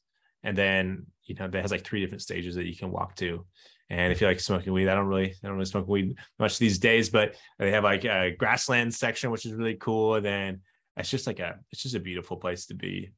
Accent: San Francisco, California, United States; I'm from San Francisco. So my parents still live there.

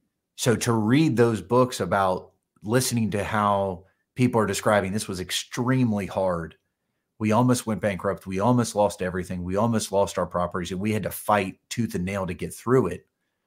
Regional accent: Kentucky, United States; he's from Northern Kentucky, which is actually my hometown.

